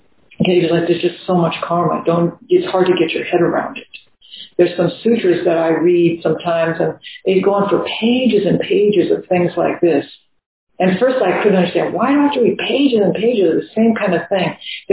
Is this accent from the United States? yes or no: yes; New Orleans, Louisiana, United States; I'm from New Orleans, so my mind is a lot in New Orleans right now.